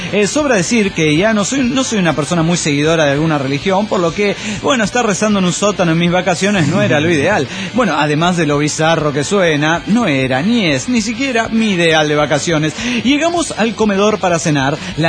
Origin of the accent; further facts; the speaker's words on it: Salamanca, Guanajuato, Mexico; soy el flautista de Salamanca, Guanajuato, México.